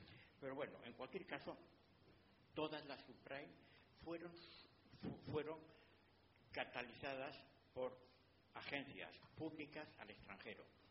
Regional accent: Spain; pero también como españoles

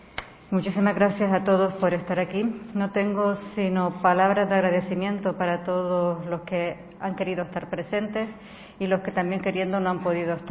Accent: Canary Islands, Spain; now in Madrid, Spain; desde la distancia en Madrid respecto a mi tierra

